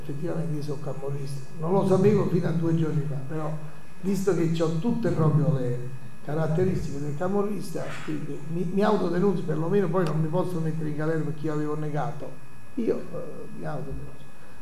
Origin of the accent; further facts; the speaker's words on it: Naples, Campania, Italy; accent: Neapolitan; now in Rome, Italy; io abito al centro di Roma, sono napoletano, parlo con accento napoletano e frequento i bar del centro di Roma